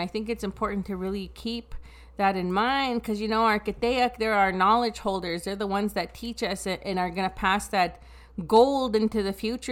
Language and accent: English; Saddle Lake, Alberta, Canada; I'm from Sad Lake, so you know what?